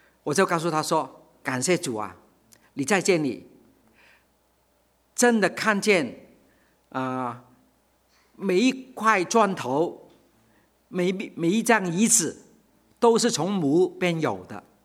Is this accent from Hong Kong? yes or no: yes; Hong Kong; 我香港出生，香港长大，香港受教育